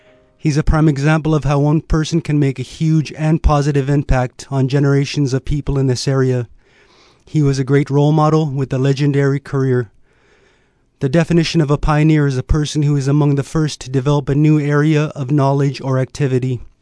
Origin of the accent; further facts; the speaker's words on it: Nabuskak, Alaska, United States; I'm from Nabuskak, Alaska.